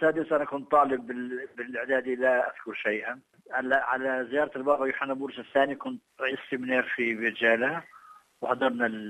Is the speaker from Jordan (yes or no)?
yes; Jordan; نحن كأردنيين ننتظر